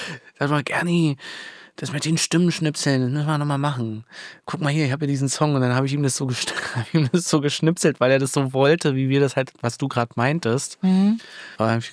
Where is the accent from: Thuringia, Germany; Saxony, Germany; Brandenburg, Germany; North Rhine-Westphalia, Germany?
Brandenburg, Germany; Woltersdorf; ich komme aus Woltersdorf. Das ist, Speckgürtel, sagen wir dazu. Da fährt die S-Bahn nicht mehr hin. Aber man kommt trotzdem zur S-Bahn mit einer Straßenbahn. So. Und ist eigentlich ganz schön und beschaulich dort.